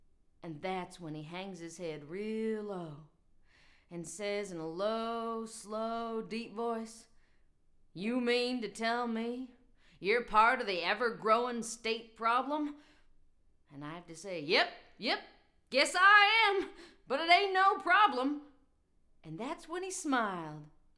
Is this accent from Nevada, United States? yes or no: yes; Las Vegas, Nevada, United States; now in Olympia, United States; I tell him I'm from Las Vegas, of course, because I am.